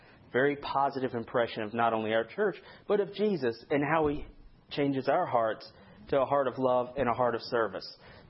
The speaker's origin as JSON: {"language": "English", "town": "Chesapeake", "region": "Virginia", "country": "United States", "tie": "born or raised there", "said": "Yeah, I grew up in Chesapeake, Virginia, right next to Virginia Beach, hurricane land."}